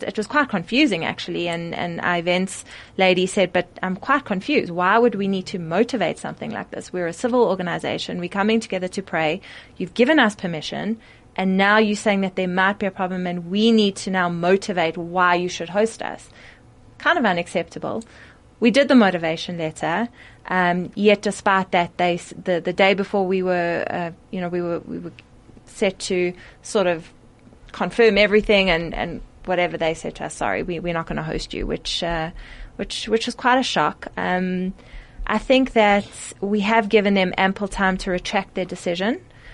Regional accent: South Africa; For me as a South African, I feel like, you know, Mandela Day and feeling so proud of being South African

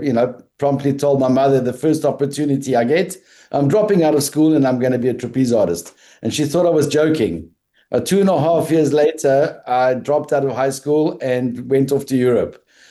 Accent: Observatory, Western Cape, South Africa; born there; But I lived in Observatory. I was born in Observatory in 1961.

